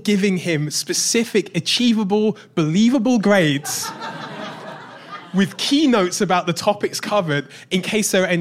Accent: London, United Kingdom; I grew up in South London many moons ago, and I was a child of immigrants.

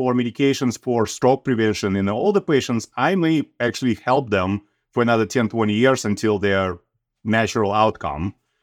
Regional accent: Russia; English is a second language; So I'm from Russia originally

